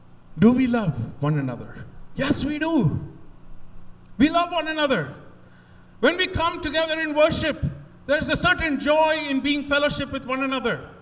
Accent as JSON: {"language": "English", "country": "United Arab Emirates", "tie": "born or raised there", "said": "when I go to India, I grew up in the Middle East, in UAE."}